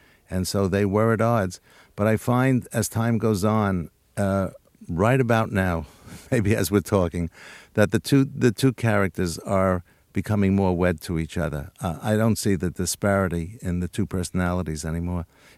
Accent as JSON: {"language": "English", "region": "New York", "country": "United States", "tie": "born or raised there", "said": "Yes, when I was growing up in New York, we lived on the third floor, so I walked up there."}